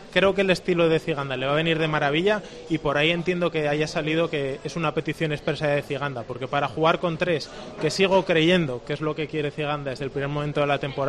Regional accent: Oviedo, Asturias, Spain; aquí seguramente la gente que somos de Oviedo no la valoramos, pero es que Oviedo es una ciudad en la que se vive muy bien

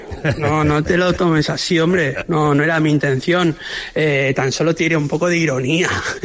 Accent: San Sebastián, Basque Country, Spain; de Donosti.

